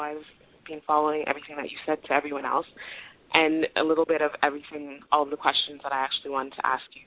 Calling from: Toronto, Ontario, Canada; I'm calling from Toronto, Canada.

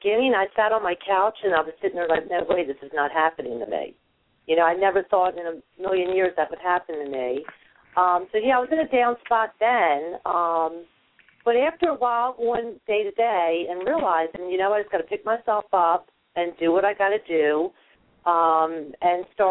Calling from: Florida, United States; I'm calling from Florida.

